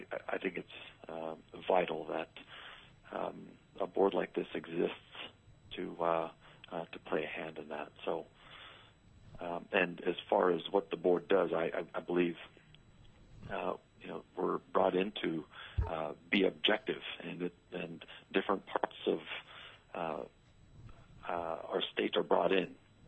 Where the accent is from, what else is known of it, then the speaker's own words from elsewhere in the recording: Nome, Alaska, United States; also born or lived in Anchorage / Fairbanks; I was born and raised in Nome, Alaska. My family's from Nome, Kotzebue, and Elam. I spent my formative years there. I graduated high school from Diamond High School in Anchorage.